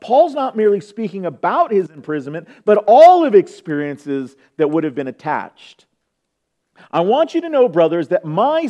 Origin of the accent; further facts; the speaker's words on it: California, United States; I'm from California, so at Disneyland they had a little rubber room